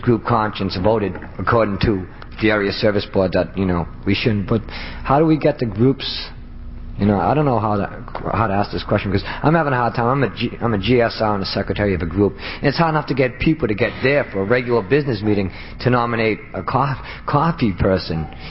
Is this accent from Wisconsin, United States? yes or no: no; Boston, Massachusetts, United States; I'm an addict from Boston.